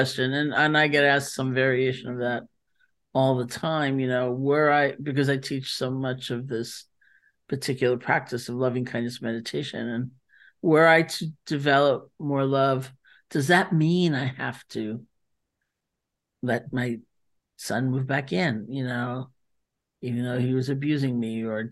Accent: New York City, New York, United States; Like, I'm in New York City right now, and I grew up in New York City

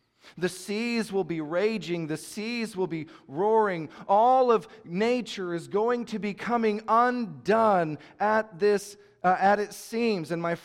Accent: Panama City, Florida, United States; My hometown of Panama City was leveled by Hurricane Michael just a few years ago.

